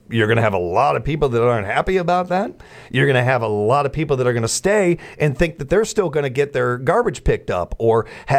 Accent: United States; I love this country. I'm damn proud of being an American.

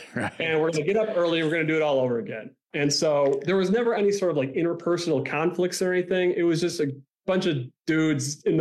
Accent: Milwaukee, Wisconsin, United States; Well, I grew up in Milwaukee.

